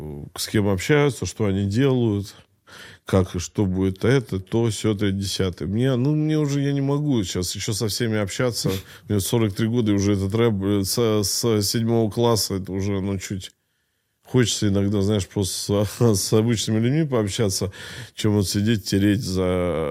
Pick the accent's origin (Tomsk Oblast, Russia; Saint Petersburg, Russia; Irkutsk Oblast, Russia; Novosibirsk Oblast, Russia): Saint Petersburg, Russia; я вот родился, вырос в Питере